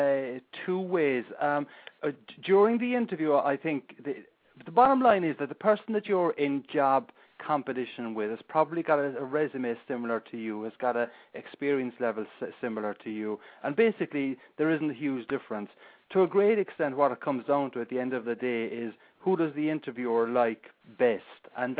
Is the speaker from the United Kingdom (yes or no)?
no; Ireland; accent: Irish; Now, maybe if I'm not wearing a tie, people might remember me because of my accent. But in general, most people don't have the Irish brogue